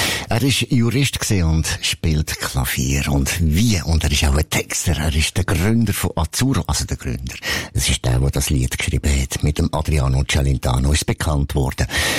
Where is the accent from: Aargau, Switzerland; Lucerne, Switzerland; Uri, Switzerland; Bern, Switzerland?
Lucerne, Switzerland; so wie ich als Kind in Luzern